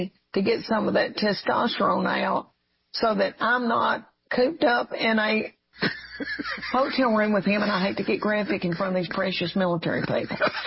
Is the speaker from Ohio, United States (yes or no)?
no; Adams, Tennessee, United States; And I was raised in Adams on the Kentucky-Tennessee border right next to Fort Campbell.